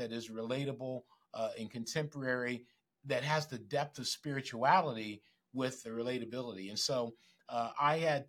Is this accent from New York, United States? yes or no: no; Grand Rapids, Michigan, United States; now in San Francisco Bay Area, United States; Like, I come from Michigan, and I grew up in Grand Rapids, and that's much more of a religious town than where where I am now.